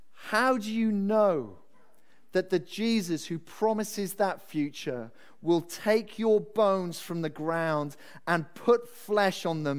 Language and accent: English; Wales, United Kingdom; because I grew up in Wales.